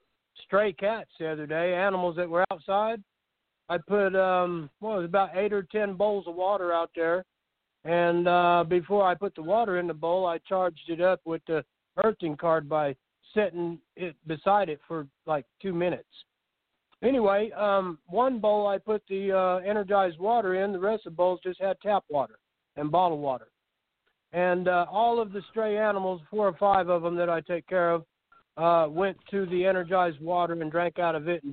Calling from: Oklahoma City, Oklahoma, United States; from Oklahoma City, Oklahoma.

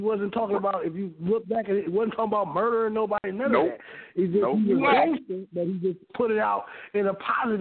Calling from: Kansas City, Missouri, United States; I'm calling from Kansas City, Missouri.

